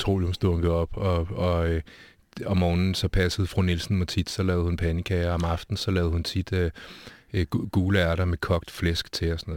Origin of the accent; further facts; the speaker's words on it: Copenhagen, Capital Region of Denmark, Denmark; Altså, jeg er vokset op på Nørrebro i København.